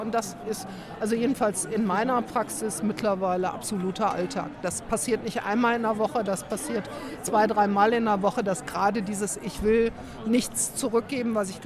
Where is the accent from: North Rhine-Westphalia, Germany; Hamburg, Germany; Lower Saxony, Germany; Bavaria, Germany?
North Rhine-Westphalia, Germany; Und ich komme ja aus dem Kohlenpott.